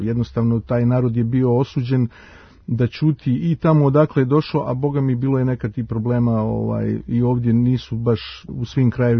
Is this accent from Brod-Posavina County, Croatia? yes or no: no; Dubrovnik, Dubrovnik-Neretva County, Croatia; now in Serbia; ja sam rođen u Dubrovniku i tamo sam odrastao, a roditelji su mi s prostora istočne Hercegovine, odnosno majka je Trebinjka, otac iz Ljubinja, tako da eto, iz tih krajeva, dakle i ja sam došao u Srbiju